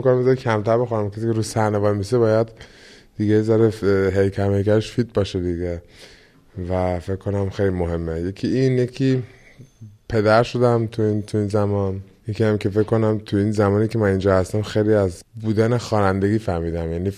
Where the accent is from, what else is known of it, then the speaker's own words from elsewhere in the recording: Iran; علتش این بود که من خب ایرانی هستم، دوست دارم برای فامیلم که تو ایران هستش